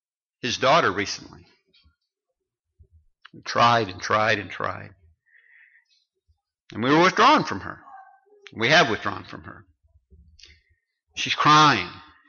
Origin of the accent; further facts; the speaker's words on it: Canada; now in United States; I'm from Canada, but I have my green card. I'm legal.